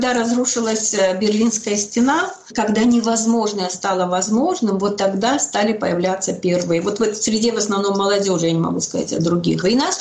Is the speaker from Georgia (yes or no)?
yes; Georgia; Russian is a second language; но мы, грузин, тоже приглашали